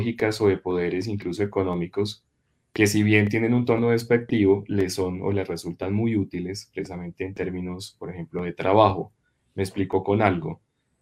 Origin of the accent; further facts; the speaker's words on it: Colombia; porque realmente aportamos, lo podemos decir como colombianos, una mirada diferencial, ¿no?